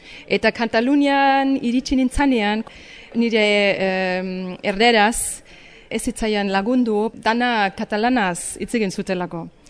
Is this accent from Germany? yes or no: yes; Bavaria, Germany; Basque is a second language; now in Getaria, Spain; Getarian bizi naiz orain dela amabost urte. Baina jaio nintzen Alemanian.